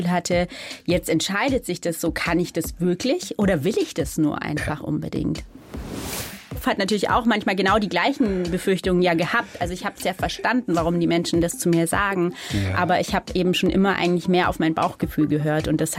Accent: Reutlingen, Baden-Württemberg, Germany; also born or lived in Nürtingen; Und von dem her bin ich so ein bisschen zweisprachig quasi aufgewachsen. Aber natürlich kann ich Schwäbisch. Ich bin in Reutlingen aufgewachsen, in Nürtingen geboren.

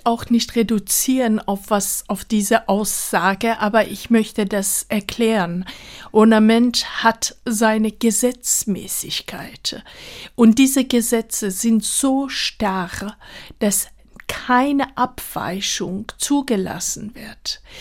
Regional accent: Tehran, Tehran Province, Iran; diese wunderschöne Berg, Damowand, an dem deren Tal Teheran, meine Geburtsstadt, liegt, die Straßen, die Viertel, wo ich aufgewachsen bin

